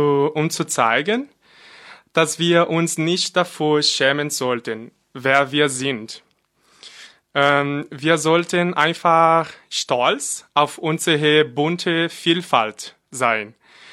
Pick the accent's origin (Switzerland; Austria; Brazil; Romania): Brazil; macht mich diese aktuelle Situation in Brasilien sehr traurig. Verstehe mich nicht falsch. Ich liebe mein Heimatland und meine Kultur.